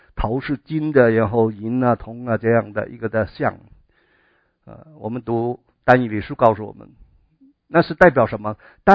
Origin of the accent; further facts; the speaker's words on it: China; 按我们中国人的观念里面，皇帝就是天子啊